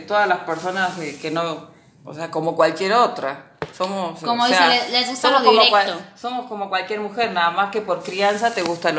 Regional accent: Argentina; no soy todas las argentinas, soy una nomás.

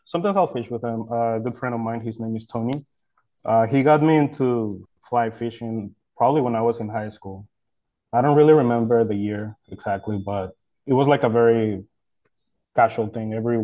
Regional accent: Mexico; also born or lived in Pasadena, United States; I was born in Pasadena. When I was little, my mom didn't really like it here. So she moved back to Mexico with her family. My dad stayed here. So I grew up in Mexico. I came back here at the beginning of high school.

